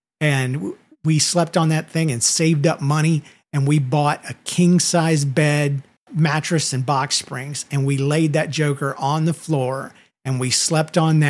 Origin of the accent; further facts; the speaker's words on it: Georgia, United States; because I was from South Georgia.